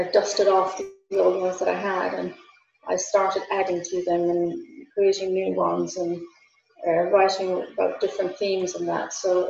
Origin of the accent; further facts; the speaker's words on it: Connacht, Ireland; I'm from West Galway, so the Gaeltacht area in Galway, an Irish-speaking area about 30 to 35 kilometres west of Galway City